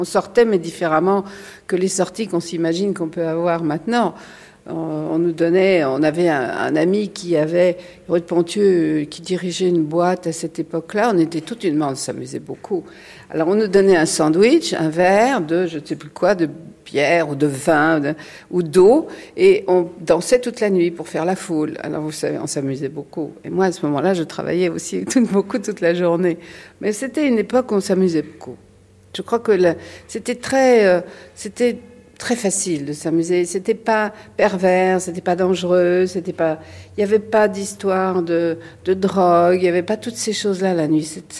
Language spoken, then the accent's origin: French; Normandy, France; also born or lived in Brittany; now in Paris, France; Je suis née en Bretagne, je suis tout à fait française, en Bretagne, élevée en Normandie, et je suis venue à Paris tout de suite après la guerre, après la libération en 1944.